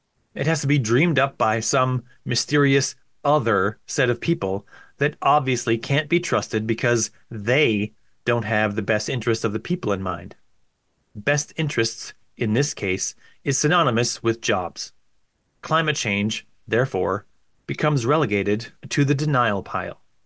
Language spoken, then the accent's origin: English; Canada; I'm from Canada